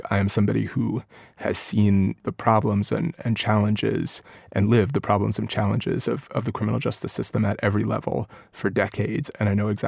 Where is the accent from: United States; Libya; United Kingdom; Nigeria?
United States; New York City, New York; growing up in New York City in like the 1990s